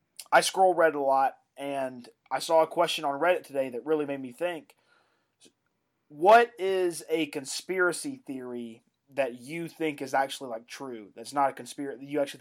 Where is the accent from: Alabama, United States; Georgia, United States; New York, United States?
Georgia, United States; Yeah, I'm from Georgia